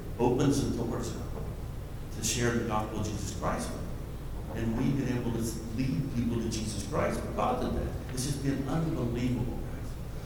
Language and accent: English; West Virginia, United States; Because I grew up in West Virginia. I was a diesel mechanic.